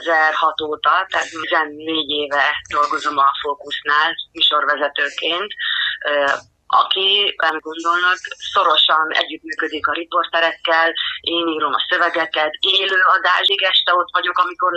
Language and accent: Hungarian; Bonyhád, Tolna, Hungary; Nagyon örülök annak, hogy természetközelben nőttem föl, Bonyhádon, Pécs és Szekszárd között félúton egy kisvárosban